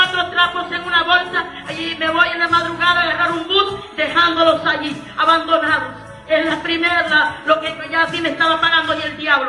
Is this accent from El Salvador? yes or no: yes; El Salvador; born or raised there; moved away as an adult